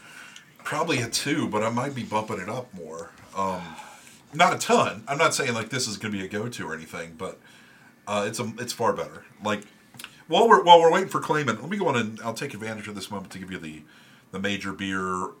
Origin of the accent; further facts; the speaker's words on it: Bluefield, West Virginia, United States; I was a white kid growing up in West Virginia. That was like an entree where I was at Bluefield is a pretty diverse, small city.